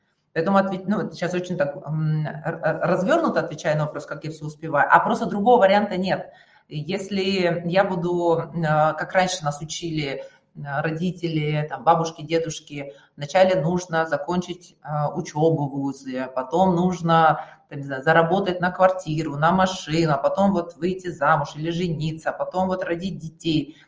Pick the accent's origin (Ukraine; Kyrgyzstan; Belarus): Kyrgyzstan; now in Russia; я сама родом из Кыргызстана. Сейчас я работаю в России, работала в Казахстане, в Таджикистане, в Кыргызстане.